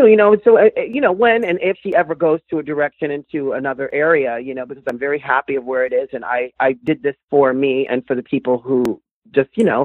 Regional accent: New York, United States; now in Los Angeles, United States; Oh, well, born and raised in New York, but it's a different city.

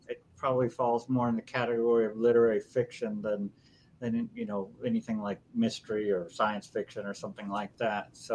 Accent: Spring Hill, Louisiana, United States; And Spring Hill is actually the town that I grew up in Louisiana.

